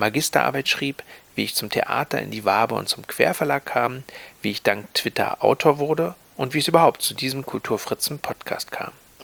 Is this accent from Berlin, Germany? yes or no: yes; Berlin, Germany; also born or lived in Greifswald; ich bin in Greifswald geboren, das ist auch schön, aber ich bin schon nach Berlin gezogen 1984